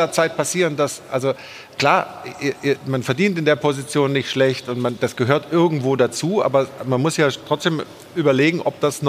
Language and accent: German; Baden-Württemberg, Germany; ich komme ja aus Baden-Württemberg, bin ein Schwabe